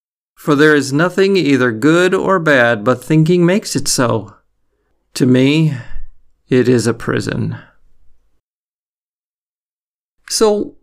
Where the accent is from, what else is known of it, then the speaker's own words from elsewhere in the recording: Midwest, United States; Growing up in the Midwest in the 70s and 80s, the chances of that happening were very low for me.